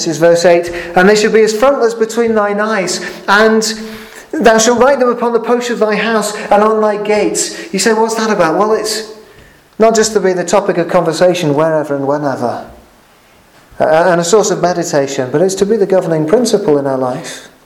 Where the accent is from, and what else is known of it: United Kingdom